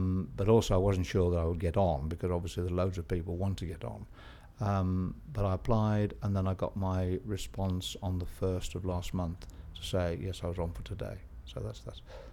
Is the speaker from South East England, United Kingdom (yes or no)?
no; Garstang, North West England, United Kingdom; I'm 69 and I'm from Garstang in Lancashire.